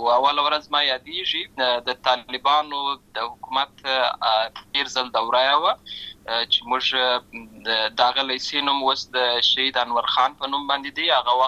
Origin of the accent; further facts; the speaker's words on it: Lashkar Gah, Helmand, Afghanistan; زه په اصل کې د اوروزګان ولایت یم، اما زه په هلمند ولایت لشکرګاه کې پیدا شوی یم، امالته لوی شوی یم، امالته مې ښوونځی لوستی ده، امالته مې ټول ژوند مې له هماغه ځای څخه پیل شوی دی، خو په اصل کې زه د اوروزګان ولایت څخه.